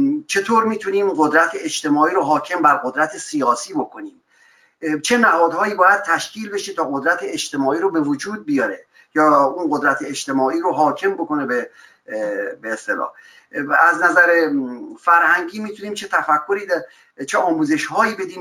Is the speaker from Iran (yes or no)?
yes; Iran; به عنوان یک ایرانی که نه توقع داره که بخواد رئیس جمهور بشه